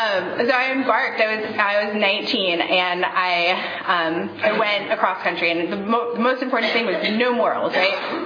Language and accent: English; Huntington Beach, California, United States; I grew up in Huntington Beach, and I felt really inferior.